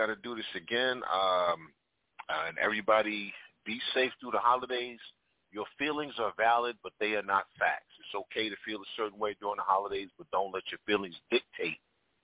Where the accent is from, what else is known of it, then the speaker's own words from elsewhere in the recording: New York, United States; Now, growing up in New York, I'd heard the term HBCU, so only one I knew was Howard and Morehouse.